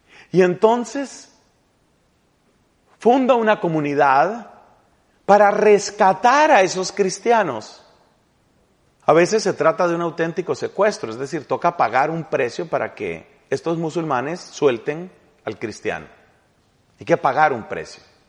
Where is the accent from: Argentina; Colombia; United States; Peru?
Colombia; La primera santa canonizada en mi país, Colombia, se llama Laura Montoya.